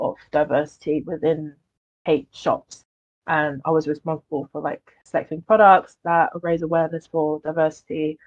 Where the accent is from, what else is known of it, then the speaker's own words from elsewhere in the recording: United Kingdom; born there; And myself being British born Chinese, identity has always been a struggle of mine.